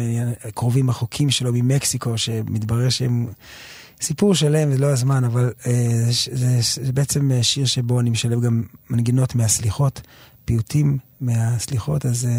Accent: Jerusalem, Jerusalem District, Israel; גדלתי בכנסת הזה, בית יצחק, בשכונת הפרסים בנחלות

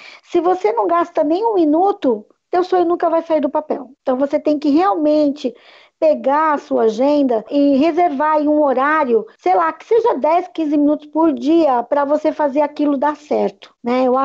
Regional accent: Santo André, São Paulo, Brazil; born there; Nasci aqui no ABC, em Santo André, São Caetano, nessa região gostosa aqui, uma cidade provinciana, com hábitos metropolitanos.

